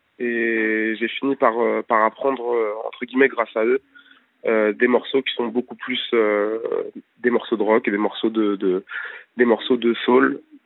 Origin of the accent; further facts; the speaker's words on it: Paris, Île-de-France, France; moi, je viens de Paris. Après, j'ai beaucoup bougé aux quatre coins de la France.